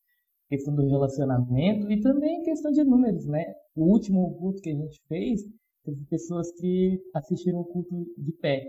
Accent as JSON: {"language": "Portuguese", "region": "Espírito Santo", "country": "Brazil", "tie": "born or raised there", "lives_now": "Novo Progresso, Brazil", "said": "aqui do interior do Pará, Novo Progresso. Sou natural do Espírito Santo"}